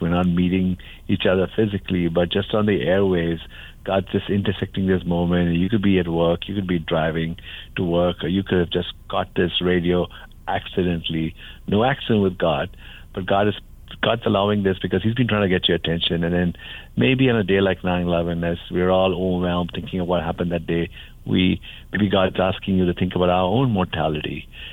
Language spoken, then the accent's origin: English; India; I met Jesus growing up in India.